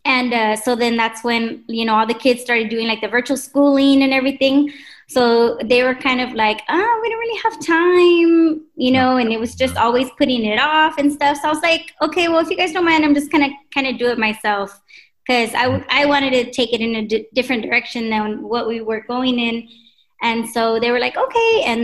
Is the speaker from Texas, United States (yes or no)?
yes; Texas, United States; and you know, I'm from Texas, so I'm from the South.